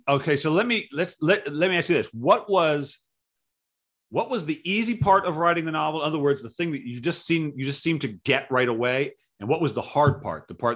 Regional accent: Providence, Rhode Island, United States; Where I grew up in the Providence, in Rhode Island.

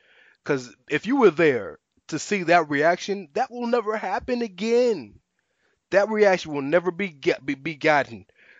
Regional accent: Houston, Texas, United States; I'm from Houston.

